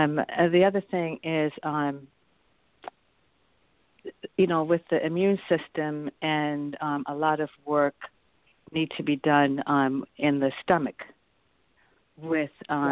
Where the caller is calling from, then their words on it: New York, United States; I'm calling from Harlem.